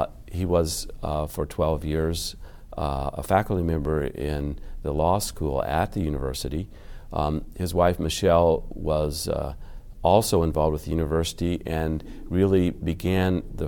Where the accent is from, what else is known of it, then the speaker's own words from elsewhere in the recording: Chicago, Illinois, United States; I'm from Hyde Park in the south side of Chicago.